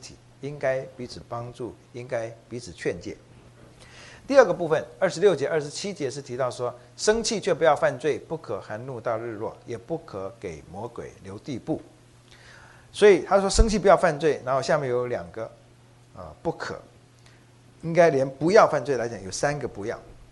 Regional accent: Taiwan; 跟我们台湾人有时候是拿鸡去做什么样

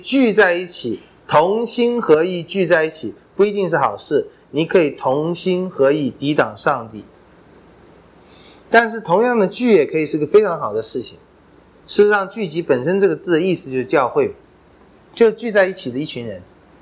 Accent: China; 我们中国人沿海民族也是不喜欢离开家乡的，总觉得家乡最好。

